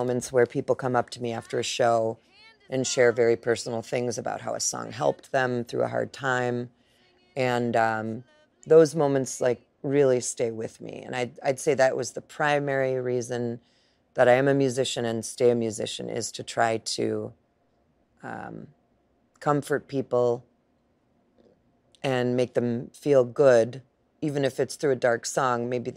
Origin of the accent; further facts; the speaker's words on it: Milwaukee, Wisconsin, United States; Well, I'm from Milwaukee, Wisconsin.